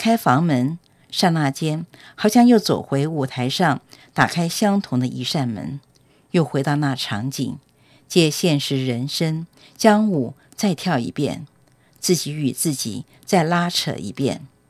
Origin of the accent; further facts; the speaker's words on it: Taiwan; 我是来自台湾的舞者。